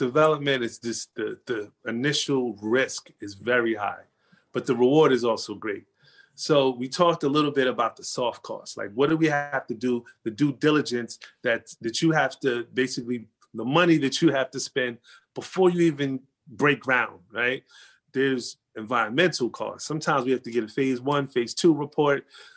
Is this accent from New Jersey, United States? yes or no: yes; New Jersey, United States; But I was born in New Jersey. So I left Georgia and came back to New Jersey, and, you know, it's my hometown.